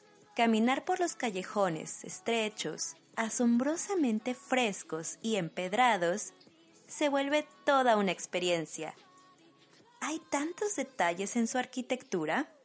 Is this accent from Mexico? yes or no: yes; Mexico; now in Germany; una mexicana viviendo en Alemania